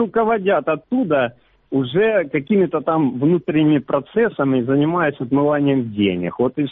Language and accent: Russian; Sievierodonetsk, Luhansk Oblast, Ukraine; Я из Северодонецка.